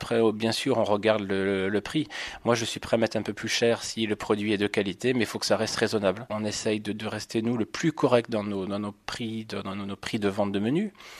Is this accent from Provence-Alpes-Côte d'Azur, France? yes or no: no; Brittany, France; moved away; Bah, faut être chauvin, même si je suis breton, ça fait 20 ans que je suis dans les environs.